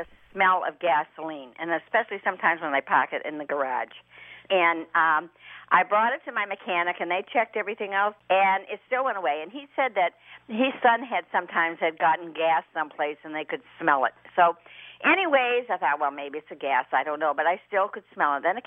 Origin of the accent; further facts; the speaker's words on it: Long Beach, California, United States; Hi, I'm from Long Beach, California.